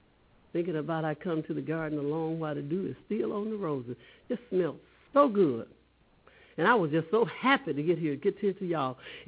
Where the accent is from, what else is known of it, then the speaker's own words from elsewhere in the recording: the South, United States; And growing up in the South and growing up under Southern Baptists, under the Baptists, or growing up in a household where you had to go to church, most of us from the South really do still go to church.